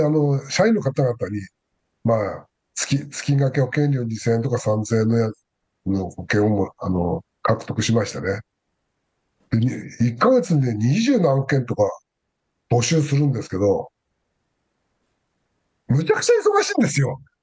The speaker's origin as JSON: {"language": "Japanese", "town": "Hakodate", "region": "Hokkaido", "country": "Japan", "also_born_or_lived": "Sapporo", "said": "僕は、出身が北海道の函館だったんで"}